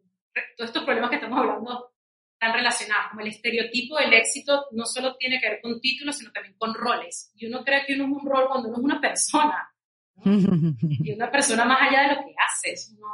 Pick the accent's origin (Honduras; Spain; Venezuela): Venezuela; Rodolfo y yo somos venezolanos.